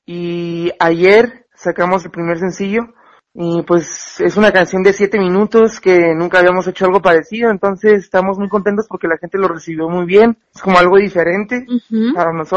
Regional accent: Tijuana, Baja California, Mexico; now in Mexico City, Mexico; Pues somos una banda que somos de Tijuana. Iniciamos en el 2012 y ahí llevamos un rato, 6 años. Uh-huh. Entonces, pues bueno, ahorita estamos viviendo en la Ciudad de México. Nos venimos a vivir acá hace 3 años.

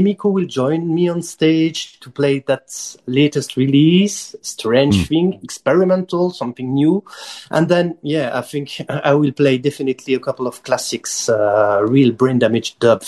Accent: France; English is a second language; obviously I'm not Jamaican, I'm not from the UK neither, and I'm from France, so probably, I'm sure of that, I have this a specific way to produce and to play this music

